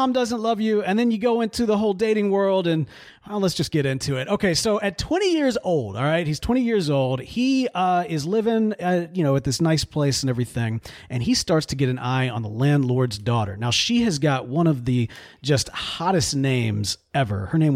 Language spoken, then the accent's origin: English; Bible Belt, United States; you and I, we grew up in the Bible Belt.